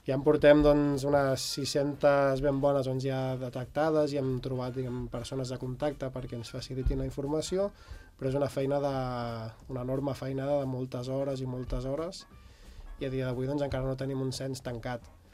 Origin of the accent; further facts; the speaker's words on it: Sant Vicenç dels Horts, Catalonia, Spain; jo vinc de Sant Vicenç dels Horts, d'on he nascut i d'on he viscut tota la meva vida